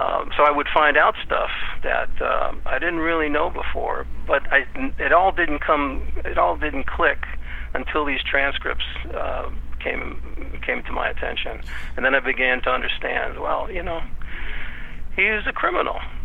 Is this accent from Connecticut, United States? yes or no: no; Brooklyn, New York, United States; Well, we grew up in Brooklyn, and in the 50s and 60s, my dad was a small-time hustler and con man and compulsive gambler and bookmaker